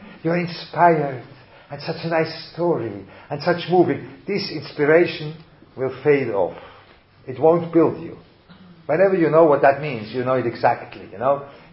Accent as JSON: {"language": "English", "country": "Switzerland", "tie": "born or raised there", "said": "German literature, which I grew up with that in Switzerland."}